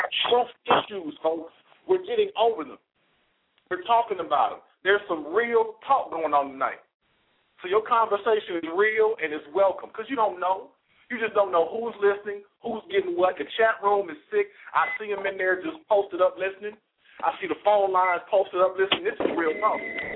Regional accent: Kansas City, United States; Now, look, this is my hometown. I got to keep it real. Kansas City is where I'm from.

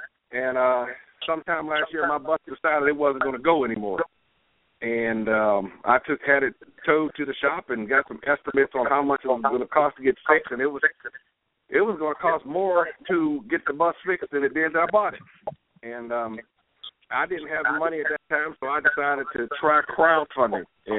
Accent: Hope Mills, North Carolina, United States; But I'm from Hope Mills, North Carolina. I am also retired military.

